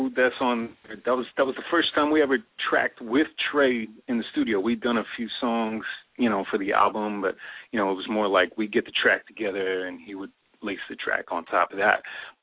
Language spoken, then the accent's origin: English; Delaware, United States; I grew up in Delaware, and I was fortunate enough, we didn't have a lot of money